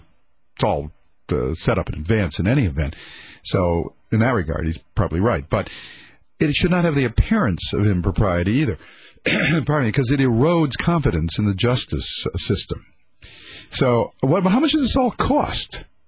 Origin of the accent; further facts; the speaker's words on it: Royal Oak, Michigan, United States; well, I come from the Royal Oak area, so I mean, I come quite a ways